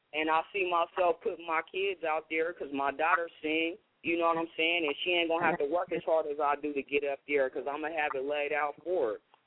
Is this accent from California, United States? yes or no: yes; Sacramento, California, United States; I'm from Sacramento. I'm a king, so I didn't want to say